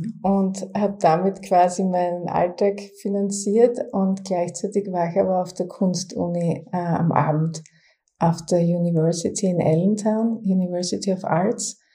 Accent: Gillersdorf, Styria, Austria; mein Start war tatsächlich im ländlichen Raum, in einem kleinen Ort, der heißt Gillersdorf, an der Grenze Richtung Burgenland schon.

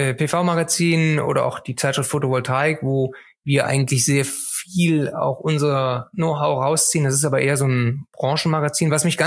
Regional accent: Cologne, North Rhine-Westphalia, Germany; Oh, ja, also als Kölner tut es mir sehr, sehr weh, das zu sagen.

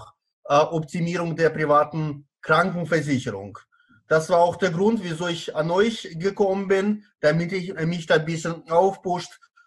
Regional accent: Baden-Baden, Baden-Württemberg, Germany; Ich bin aus Baden-Baden, Kurstadt im Südwesten Deutschlands.

